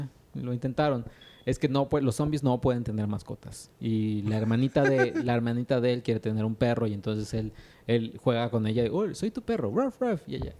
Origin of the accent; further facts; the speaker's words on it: Mexico; Si es de, oye, ya, güey, es que somos mexicanos.